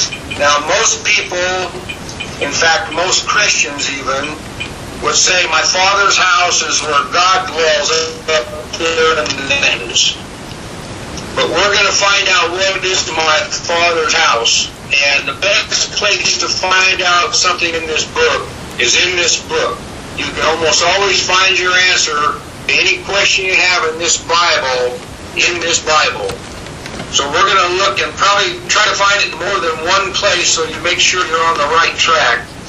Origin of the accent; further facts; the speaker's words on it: California, United States; from California.